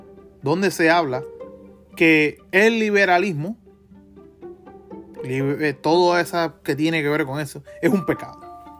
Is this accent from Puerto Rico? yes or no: yes; Puerto Rico; Le digo, soy de Puerto Rico